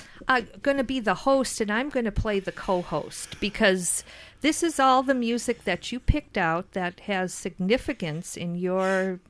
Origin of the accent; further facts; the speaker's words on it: Wisconsin, United States; I'm from Wisconsin.